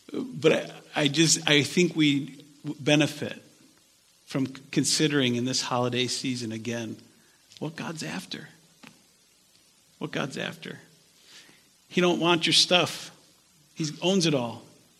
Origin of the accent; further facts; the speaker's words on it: United States; Because as an American, I want to tell you this.